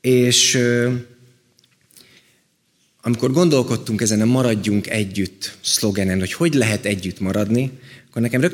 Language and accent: Hungarian; Miskolc, Borsod-Abaúj-Zemplén, Hungary; mi mind a ketten miskolciak vagyunk, én az avasi lakótelepen nőttem fel, ami nagyon ugyanígy néz ki